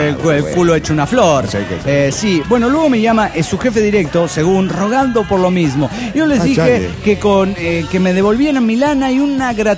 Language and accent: Spanish; Guadalajara, Jalisco, Mexico; de Guadalajara, Jalisco, México.